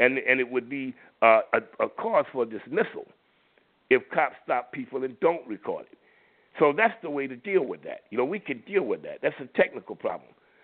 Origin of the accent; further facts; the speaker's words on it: Florida, United States; Where I grew up out in Florida, them crackers wouldn't have spent a dime to stop black people from killing black people.